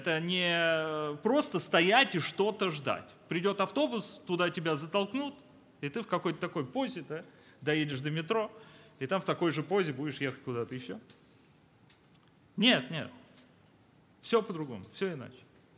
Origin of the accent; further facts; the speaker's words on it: Moscow, Russia; moved away as an adult; now in Germany; Я родился в Москве, в поколениях родился в Москве